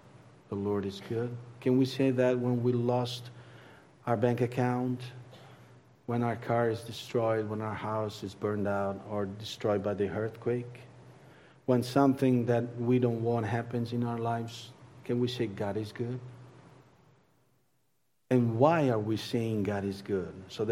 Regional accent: Italy; accent: Italian; English is a second language; Now listen to me carefully. Not because of my Italian accent.

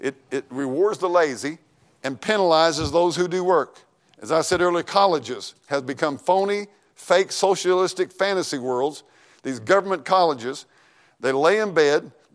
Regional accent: United States; I'm as an American and as a pastor, I'm going to preach this

